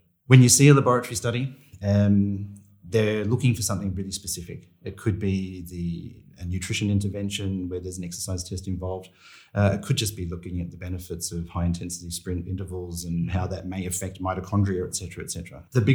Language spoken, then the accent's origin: English; Sydney, New South Wales, Australia; I'm originally from Sydney.